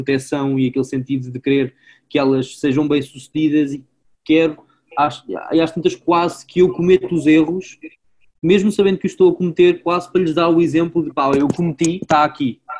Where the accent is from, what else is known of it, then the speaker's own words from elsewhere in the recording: Mafra, Lisbon, Portugal; also born or lived in Montijo; eu quando era pequenino eu vivia em Mafra.